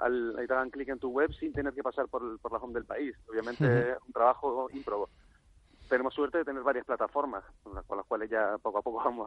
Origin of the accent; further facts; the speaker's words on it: Canary Islands, Spain; evidentemente, yo soy canario, o sea, y allí es donde se ve más lo que voy a decir.